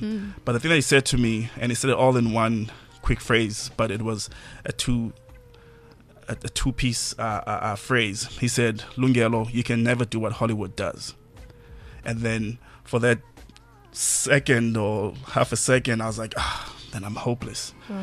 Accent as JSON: {"language": "English", "country": "South Africa", "first_language": "Zulu", "second_language": "English", "said": "But to me personally, I'm very happy about being a South African and being a Zulu speaker."}